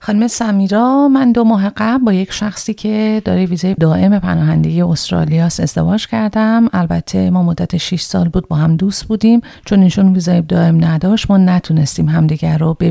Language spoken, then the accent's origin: Persian; Afghanistan; now in Pakistan; البته ما افغان هستیم و فعلا در پاکستان زندگی میکنم